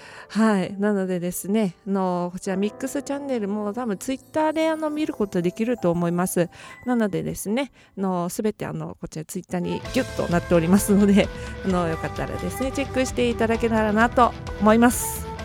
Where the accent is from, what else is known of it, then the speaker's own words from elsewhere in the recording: Fukuoka, Japan; また地元の九州でもライブしたいですね。地元の九州でもライブしたいなと思ってます。そうですねこの間福岡に帰ったんですよ